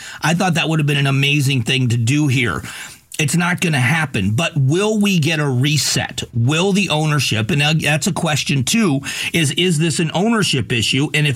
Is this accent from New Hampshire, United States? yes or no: no; Florida, United States; So where I grew up in Southwest Florida, about 2 hours south of Tampa